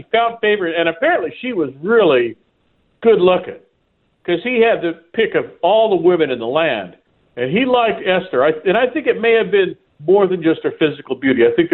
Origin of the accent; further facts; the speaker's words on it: San Diego, California, United States; I grew up in San Diego, and KCBQ used to be a pop station.